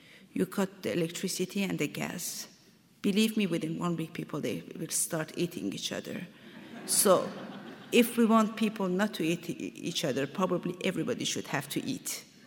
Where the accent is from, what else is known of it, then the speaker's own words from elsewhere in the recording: Iran; as a child, when I was growing up in Iran, we were reading about, you know, this Persian-Roman wars